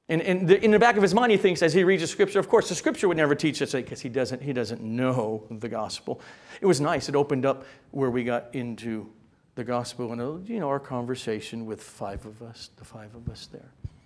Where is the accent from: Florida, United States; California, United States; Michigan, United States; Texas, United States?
California, United States; El Segundo; old high school people I grew up with in El Segundo.